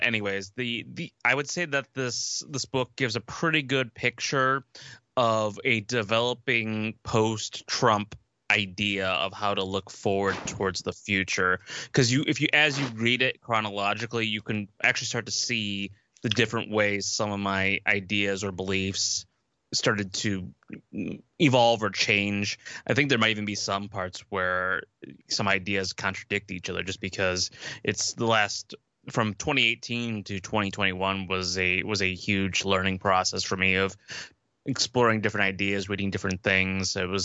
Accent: Midwest, United States; because I'm from the Midwest, I've always had a soft spot in my heart for Johnny Appleseed.

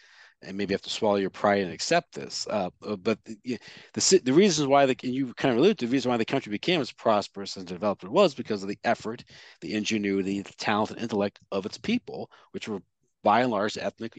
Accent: United States; I mean, as an American, I am highly offended.

